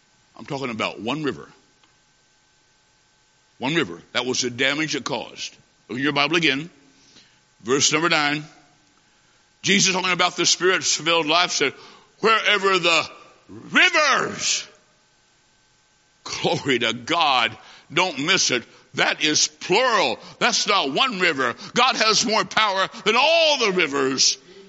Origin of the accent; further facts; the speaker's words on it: Illinois, United States; I said, ma'am, I'm from Illinois. I said, back there, it is minus 20.